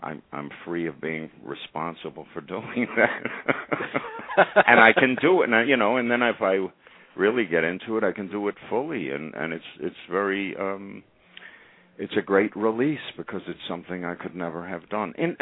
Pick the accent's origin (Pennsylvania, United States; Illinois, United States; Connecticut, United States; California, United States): Pennsylvania, United States; Philadelphia; When I was a kid in Philly, well, I grew up in Philly.